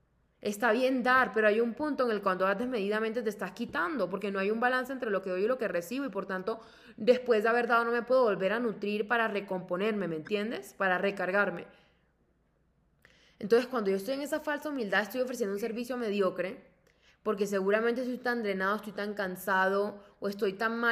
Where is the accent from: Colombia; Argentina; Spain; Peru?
Colombia; Cartagena, Bolívar; Yo crecí en Cartagena, y Cartagena es la ciudad de contrastes, yo creo que más grande de Colombia.